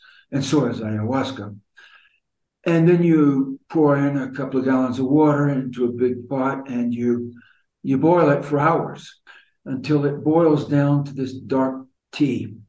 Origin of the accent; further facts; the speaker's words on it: Virginia, United States; I was born and reared in Virginia, and I have some academic degrees in political science, sociology, Latin American studies